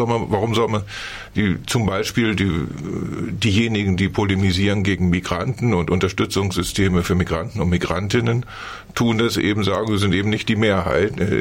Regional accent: Hamburg, Germany; born there; Ich bin in Hamburg geboren und arbeite in Thüringen.

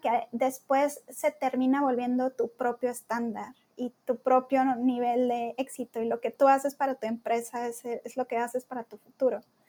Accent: Monterrey, Nuevo León, Mexico; soy mexicana, estudié diseño y soy de una ciudad que es en el norte de México, que es Monterrey, que es una ciudad que se caracteriza mucho por el trabajo.

